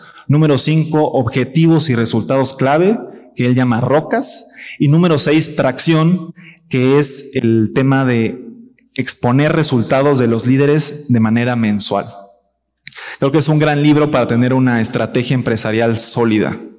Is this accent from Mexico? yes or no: yes; Mexico; todos deberíamos sentirnos orgullosos como mexicanos